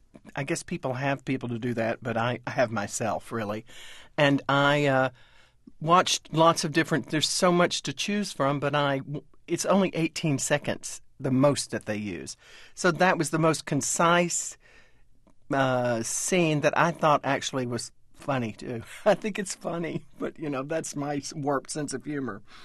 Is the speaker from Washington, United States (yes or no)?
no; Texas, United States; also born or lived in Kentucky; I'm from Texas. I'm from East Texas. I'm from big land-owning people, big ranchers, big hunters, big athletes.